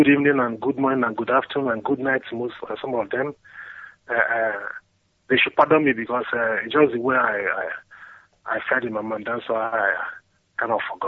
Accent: Nigeria; now in Munich, Germany; I am from Isiama Igbo village, Agoro, in Biafra land. And I'm calling from Munich, Germany.

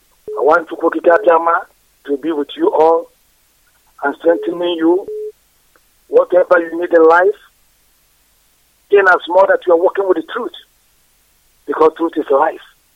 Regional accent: Okechiti, Nigeria; I am from Okechiti in Idemri South, local government.

